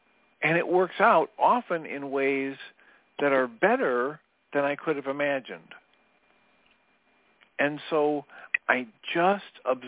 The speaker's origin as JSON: {"language": "English", "region": "Midwest", "country": "United States", "tie": "born or raised there", "said": "I was raised by a mechanical engineer, and I was raised in here in America, in the Midwest, very practical, very results-oriented."}